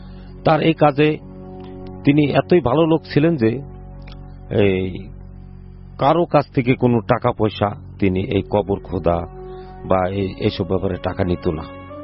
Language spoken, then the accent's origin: Bangla; Faridpur, Dhaka Division, Bangladesh; জি, আমি ফরিদপুর থেকে আসছি।